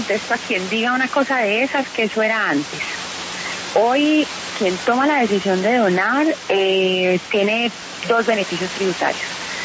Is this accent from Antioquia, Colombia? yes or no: yes; Medellín, Antioquia, Colombia; Yo soy de Medellín, soy paisa